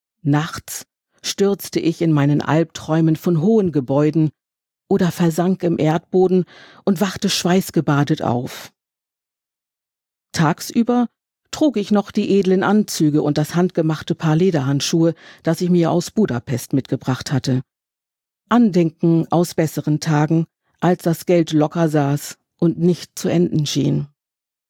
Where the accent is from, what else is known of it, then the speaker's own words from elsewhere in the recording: Bremen, Germany; Ich bin Bremerin.